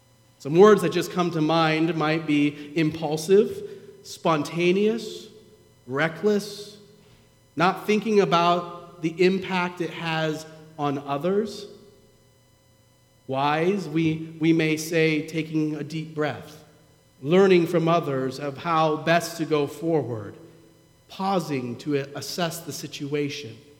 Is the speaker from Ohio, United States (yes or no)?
yes; Ohio, United States; We told him, we're from Ohio, and we were disappointed.